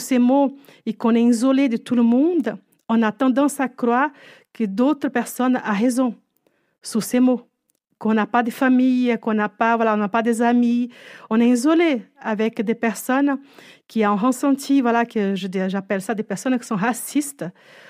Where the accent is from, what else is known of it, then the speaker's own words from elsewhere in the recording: Brazil; first language Portuguese; French is a second language; je venais de Brésil, parce que même ma culture, d'où je viens, ça devait rester caché. Ma langue, qui est le portugais